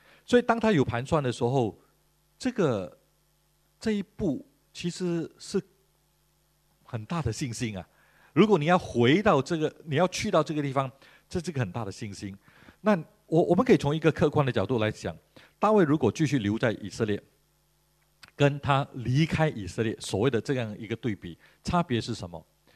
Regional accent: Malaysia; moved away; 我原本是马来西亚人，但是我想要来新加坡

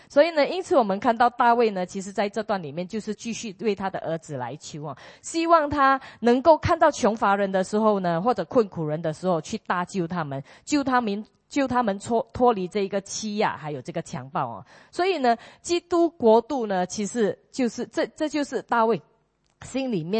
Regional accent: Singapore; 我们就跟他说我们是从新加坡来的

